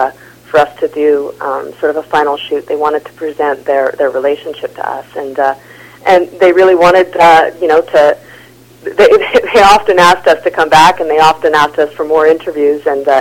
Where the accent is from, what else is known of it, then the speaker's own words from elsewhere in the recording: Vancouver, British Columbia, Canada; I grew up in East Van like you, Joe. There's a huge Filipino community.